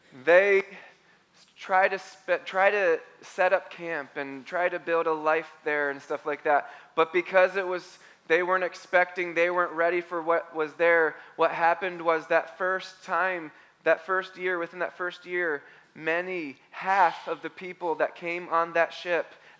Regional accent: United States; You know, I never take that for granted as an American.

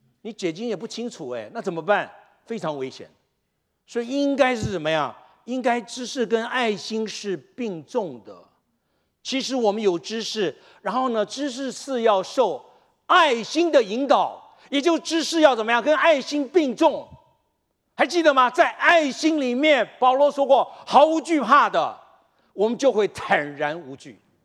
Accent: China; 我们中国人哎，在后面，这老公走在前面，老婆走在后面啊

